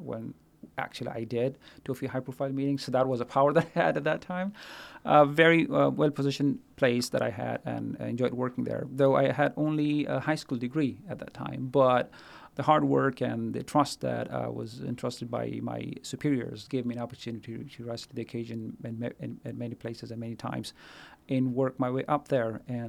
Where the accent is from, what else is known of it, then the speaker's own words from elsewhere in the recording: Pakistan; also born or lived in Afghanistan; Then growing up in Pakistan and went to school there, graduated from high school in 1997